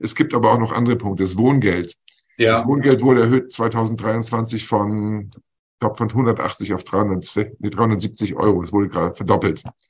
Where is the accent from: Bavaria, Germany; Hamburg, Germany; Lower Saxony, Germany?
Lower Saxony, Germany; aus meinem Heimatdorf in Niedersachsen, in dem ich ansässig bin.